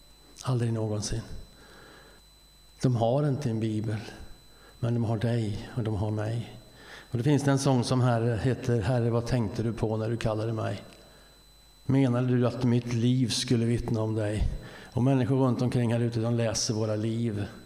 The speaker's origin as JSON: {"language": "Swedish", "town": "Skövde", "region": "Västra Götaland County", "country": "Sweden", "tie": "born there", "said": "jag föddes i Skövde."}